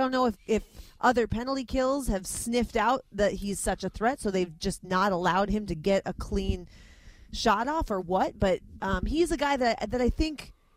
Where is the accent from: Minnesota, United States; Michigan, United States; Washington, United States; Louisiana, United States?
Minnesota, United States; I'm from Minnesota. You don't even see Wild stuff. They call themselves the state of hockey.